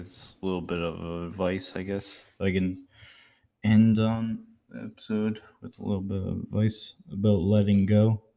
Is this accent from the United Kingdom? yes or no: no; Canada; I know I'm Canadian and all